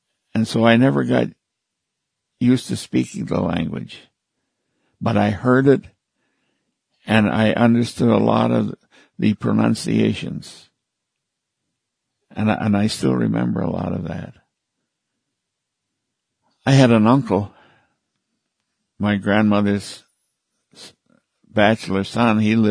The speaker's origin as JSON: {"language": "English", "town": "Six Nations Reservation", "region": "Ontario", "country": "Canada", "tie": "born or raised there", "also_born_or_lived": "Buffalo, New York", "said": "I was born in Buffalo, New York, 84 years ago. At the age of 8 months, I was taken down to the Six Nations Reservation near Brantford, Ontario, and handed over to my grandmother, who raised me."}